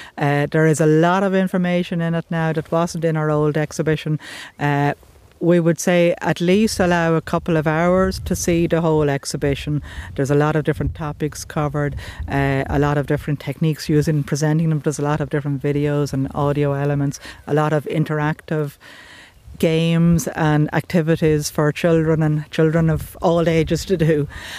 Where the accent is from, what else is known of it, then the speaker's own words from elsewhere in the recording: Leinster, Ireland; I'm from County Wicklow, which is the east of the country.